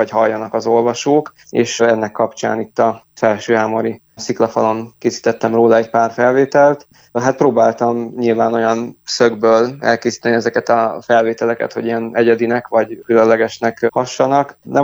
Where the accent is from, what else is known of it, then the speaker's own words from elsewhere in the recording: Lilafüred, Borsod-Abaúj-Zemplén, Hungary; A Lilafüreddel kapcsolatban pedig ugye én itt születtem, sőt gyakorlatilag mondhatjuk, hogy tőzsgyökeres hámori vagyok, mert hát már a Dük nagyapám is itt élt